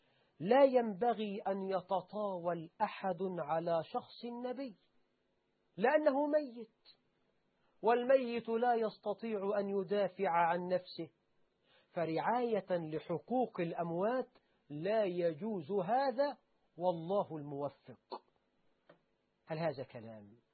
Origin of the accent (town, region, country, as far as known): Egypt